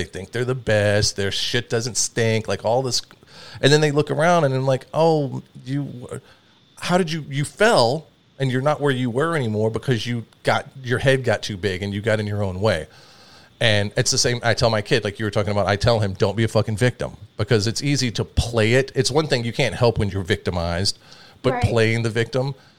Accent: the South, United States; So we were raised very strict in the South.

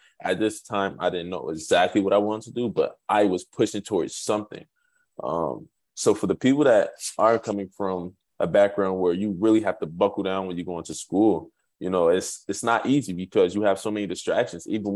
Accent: Nigeria; I am from Nigeria. I was born in Nigeria.

